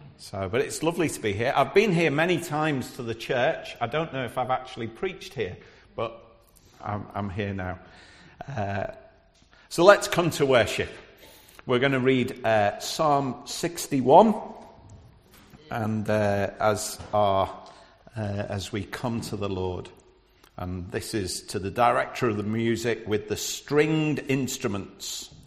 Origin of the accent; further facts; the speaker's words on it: Liverpool, North West England, United Kingdom; accent: Scouse; You might pick up a bit of my Scouse accent because I'm from Liverpool.